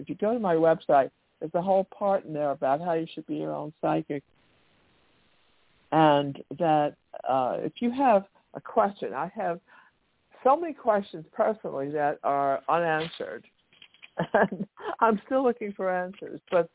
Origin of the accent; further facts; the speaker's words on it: Brooklyn, New York, United States; I have to remember not to speak like I'm from Brooklyn, even though I am.